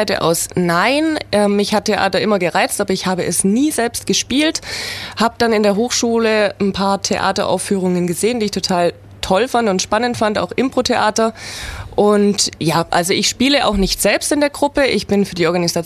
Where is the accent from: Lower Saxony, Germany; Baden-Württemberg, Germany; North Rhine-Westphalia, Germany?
Baden-Württemberg, Germany; ich bin auch dazugezogen zu Ulm, komme aber aus der Umgebung. genau, und wir leben zusammen hier in Ulm schon seit 4, 5 Jahren